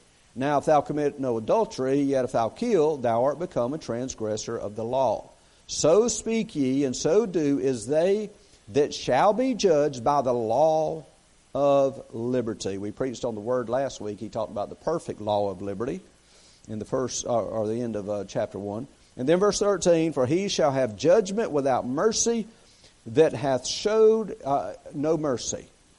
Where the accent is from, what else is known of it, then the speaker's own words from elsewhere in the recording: South Carolina, United States; And I say, no, we're from South Carolina. We're just on vacation.